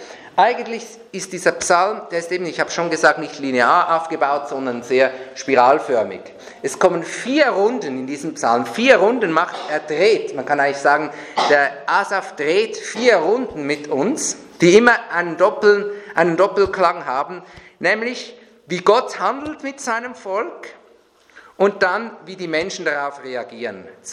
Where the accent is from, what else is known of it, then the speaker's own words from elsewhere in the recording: Switzerland; also bei uns in der Schweiz zumindest, ununterbrochenen Wohlstand und Aufstieg.